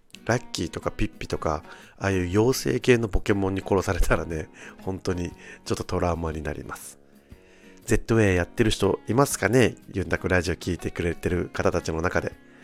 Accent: Okinawa, Japan; born there; now in Tokyo, Japan; この番組は沖縄生まれ東京在住40歳のおじさん芸が、

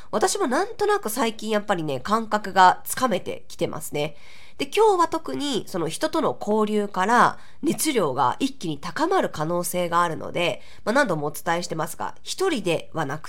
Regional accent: Ehime, Japan; 愛媛から来ました、私たちもハーブ育ててますって言って、

